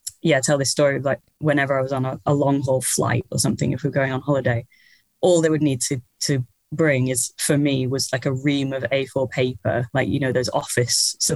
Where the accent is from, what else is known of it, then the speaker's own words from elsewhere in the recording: Stockport, North West England, United Kingdom; I grew up in Stockport, which is near Manchester. It's very grey, very of concrete.